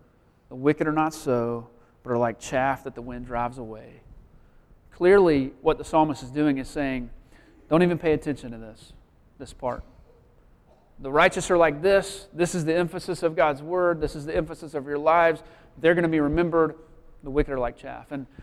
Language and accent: English; Nashville, Tennessee, United States; I grew up in Nashville, and I moved here in 2004 to work at a campus with a campus ministry at USC